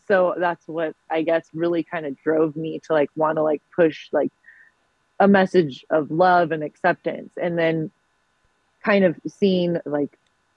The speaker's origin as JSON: {"language": "English", "town": "Fresno", "region": "California", "country": "United States", "said": "I am from Fresno and I started out in the drag scene in Fresno"}